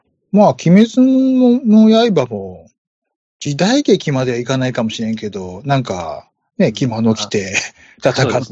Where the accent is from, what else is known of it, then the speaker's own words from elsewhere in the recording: Ehime, Japan; 私、はいはい、愛媛県出身なので、お隣の、高知の